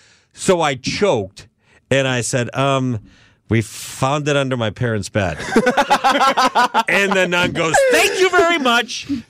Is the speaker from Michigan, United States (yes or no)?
yes; Ann Arbor, Michigan, United States; Growing up in Ann Arbor, went to St. Thomas Catholic School, and I must have been fifth or sixth grade